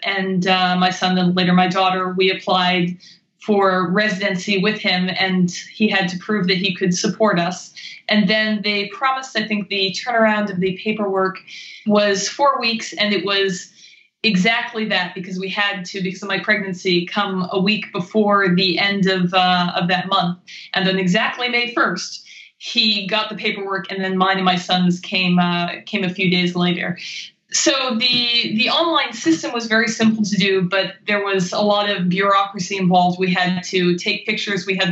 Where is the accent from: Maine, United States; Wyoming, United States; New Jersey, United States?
Maine, United States; also born or lived in China / Japan; So, yeah, as I said, I grew up in Maine. I went to college in Pennsylvania. Then when I graduated from there, I went to Asia. I lived in China for 2 years with a six-month break in Japan